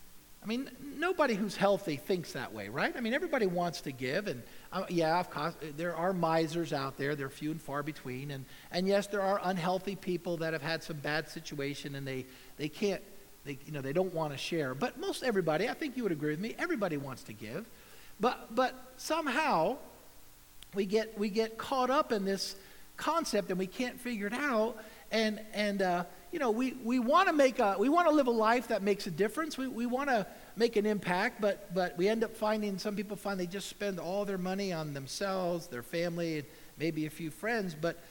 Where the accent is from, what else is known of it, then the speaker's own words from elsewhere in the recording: United States; born there; I was born in America. Everybody's not born in America. I was born in America.